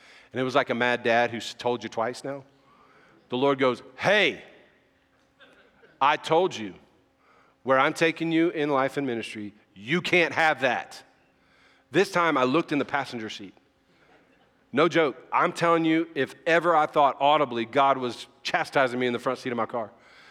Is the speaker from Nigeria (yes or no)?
no; the South, United States; I didn't grow up in church. I grew up in the South.